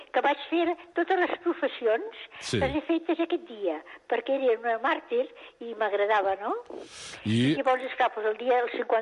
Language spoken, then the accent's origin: Catalan; Barcelona, Catalonia, Spain; born there; now in Girona, Spain; Jo vaig néixer a Barcelona, i precisament no havia estat mai a Girona